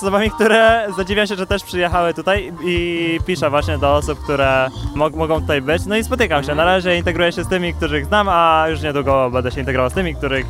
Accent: Złoczew, Łódź Voivodeship, Poland; Ze Złoczewa przyjechaliśmy.

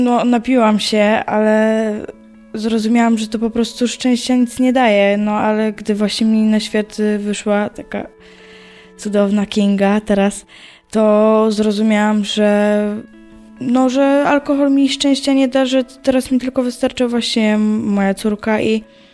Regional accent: Tarnowskie Góry, Silesian Voivodeship, Poland; 16 lat. No jestem ze Śląska, Tarnowskiej Góry.

